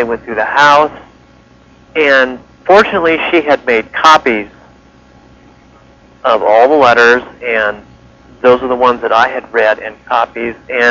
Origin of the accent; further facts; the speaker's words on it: Santa Rosa, California, United States; Anyway, when 1968, I grew up in the Bay Area, in Santa Rosa, as a matter of fact